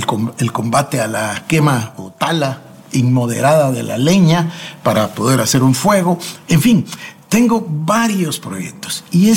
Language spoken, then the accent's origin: Spanish; Guatemala; En mi país, acá en Guatemala, hay muchísimos lugares donde todavía se cocina